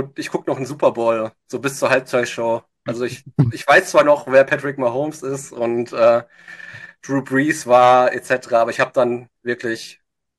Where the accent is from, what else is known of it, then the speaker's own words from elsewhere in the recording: North Rhine-Westphalia, Germany; now in Berlin, Germany; ich komme aus dem Ruhrgebiet, ich wohne jetzt zwar in Berlin